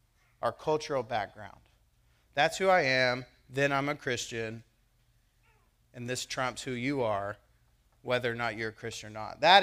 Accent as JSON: {"language": "English", "country": "United States", "said": "I was a Marine. I am a born American. I'm super proud that I'm an American."}